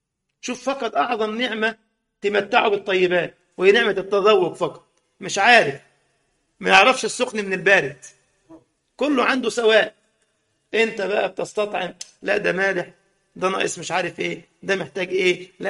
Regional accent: Egypt; ومر بالسيارة كده في عندنا في مصر على كورنيش النيل زي ما بيقولوا

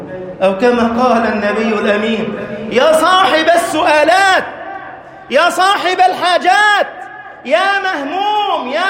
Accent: Egypt; اجعل بلدنا مصر أمنا أمانا، سخاء رخاء

